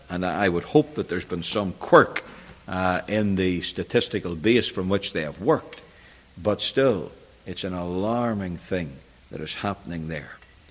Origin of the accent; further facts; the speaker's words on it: Belfast, Northern Ireland, United Kingdom; when we were growing up in Belfast